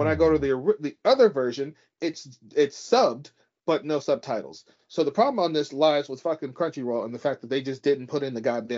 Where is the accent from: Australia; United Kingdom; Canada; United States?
United States; So don't ask me, know. I'm an American.